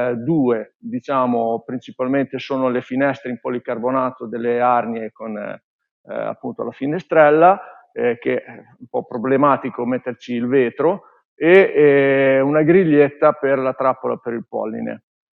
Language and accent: Italian; Emilia-Romagna, Italy; io sono romagnolo, siamo nel cuore della Romagna, siamo tra Cesena e Rimini, in un piccolo comune che si chiama Longiano. Io sono dal mio capannone.